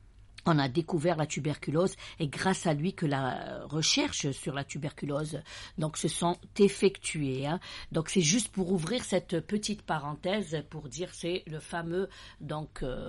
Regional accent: Algeria; Chez nous, en Algérie, c'est vrai que la tuberculose a nettement régressé

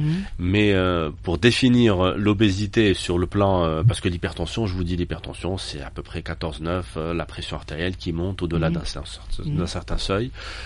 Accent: Algiers, Algiers Province, Algeria; Je vous prends en exemple Beb El-Oued, là d'où je viens. À Beb El-Oued, il y a une étude où l'obésité atteint 27%.

